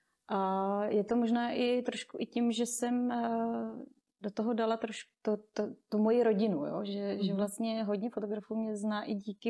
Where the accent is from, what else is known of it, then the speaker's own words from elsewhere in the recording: Choceň, Pardubice Region, Czechia; Jsem z Chocně, kde působím, ale svatby fotím víceméně po celé České republice.